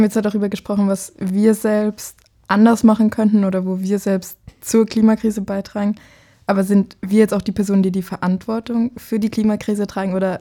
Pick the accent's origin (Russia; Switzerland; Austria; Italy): Austria; Thalheim bei Wels, Upper Austria; ich komme aus Thalheim bei Wels und ich gehe noch in die Schule.